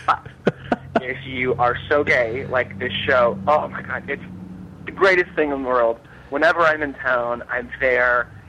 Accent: California, United States; was happening in California, which is my home state

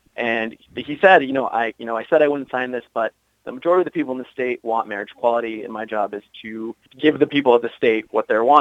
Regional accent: New Hampshire, United States; Yes. I'm from New Hampshire.

